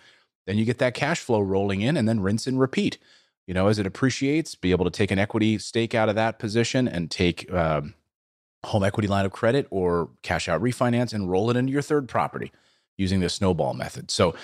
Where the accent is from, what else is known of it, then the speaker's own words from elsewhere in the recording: New Jersey, United States; Hey, I'm from New Jersey as well.